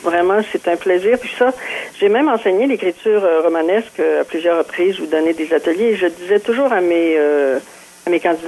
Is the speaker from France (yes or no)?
no; Saint-Hyacinthe, Quebec, Canada; En tout cas, moi, je suis de Saint-Hyacinthe